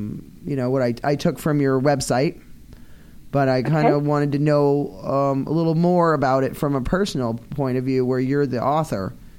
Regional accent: Maine, United States; I'm from Northern Maine. A lot of the names are like that.

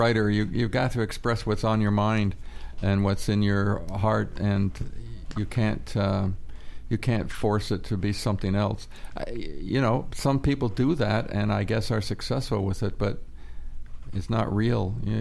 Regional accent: Ottawa, Ontario, Canada; I am originally from Ottawa.

